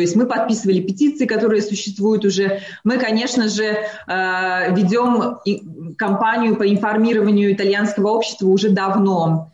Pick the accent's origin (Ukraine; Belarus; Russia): Belarus; мы обычно, как настоящие белорусы, делаем разрешение, делаем все правильно, все по правилам, все как надо, очень законопослушные, как и все белорусы.